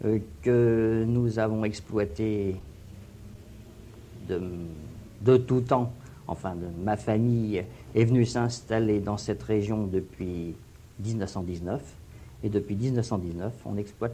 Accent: Orléans, Centre-Val de Loire, France; je suis né à Orléans et j'habite Orléans donc depuis 1922.

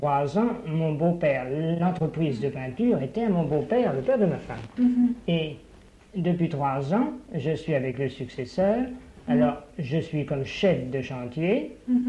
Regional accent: Orléans, Centre-Val de Loire, France; je suis né à Orléans.

